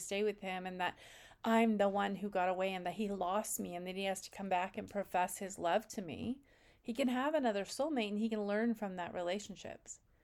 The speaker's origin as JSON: {"language": "English", "region": "the South", "country": "United States", "accent": "Southern", "said": "If you're from the South, I'm sorry for my cheesy accent, but it just is, I hear it all the time, all the time."}